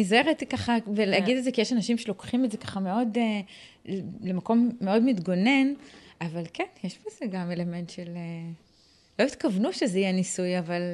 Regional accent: Sarid, Northern District, Israel; נולדתי בבית חולים העמק באפולה. ההורים שלי חיו בקיבוץ שריד בעמק ישראל

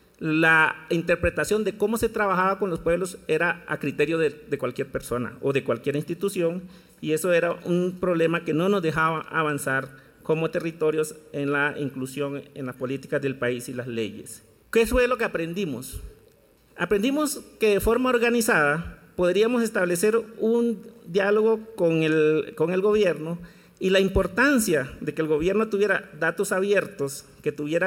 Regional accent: Costa Rica; de Costa Rica y debo reconocer que me siento medio extraño dialogar con ustedes

